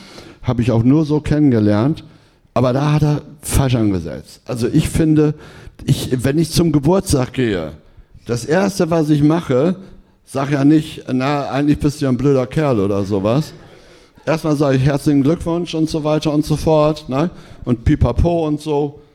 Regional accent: Hamburg, Germany; ich als Hamburger müsste ja eigentlich auch irgendwo ein Herz dafür haben.

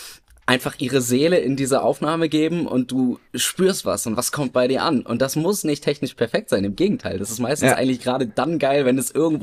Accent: Bremerhaven, Bremen, Germany; hier so in Bremerhaven, also meine Heimatstadt in meinem Umfeld hier

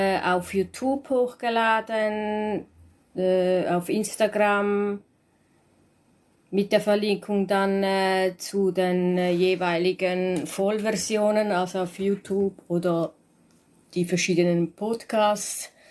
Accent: Switzerland; weil wir sind beide aus der Schweiz.

